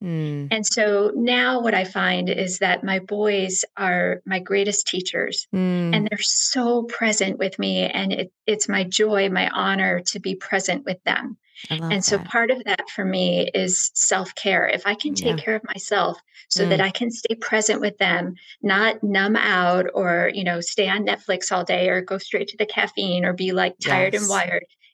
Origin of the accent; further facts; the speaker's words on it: Chicago, Illinois, United States; moved away as an adult; also born or lived in Phoenix / Cabo San Lucas, Mexico / Los Angeles; I'm originally from Chicago.